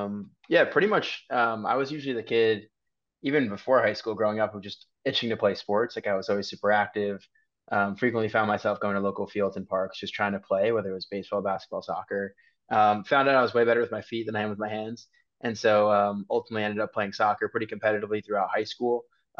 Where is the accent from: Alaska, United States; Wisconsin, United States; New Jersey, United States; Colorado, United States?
New Jersey, United States; now in New York, United States; I always wanted to move to New York because I grew up in New Jersey.